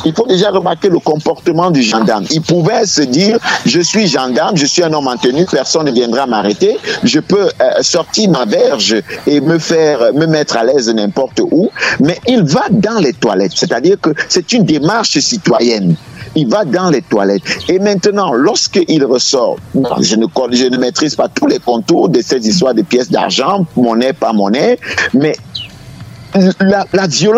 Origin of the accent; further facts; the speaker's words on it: Cameroon; nous avons besoin au Cameroun d'une révolution culturelle